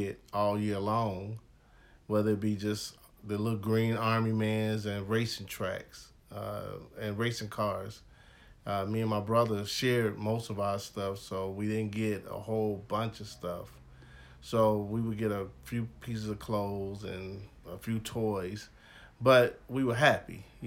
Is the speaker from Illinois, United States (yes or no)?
yes; Chicago, Illinois, United States; We was raised on the west side of Chicago without a father. And we had a nice childhood.